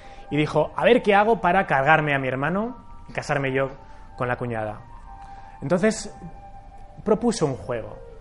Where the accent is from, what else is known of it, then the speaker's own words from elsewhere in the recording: Zaragoza, Aragon, Spain; Bueno, yo soy de Zaragoza, soy muy cabezón